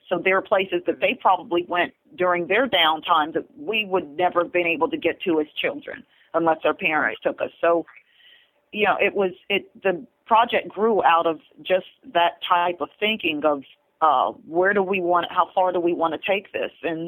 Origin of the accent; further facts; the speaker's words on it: Berlin, Germany; And then we realized that we came from a very unique experience growing up in Berlin.